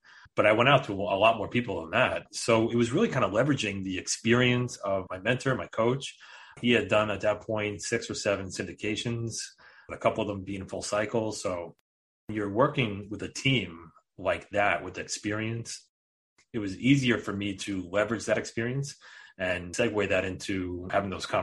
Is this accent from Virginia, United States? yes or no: no; New York, United States; We're both from New York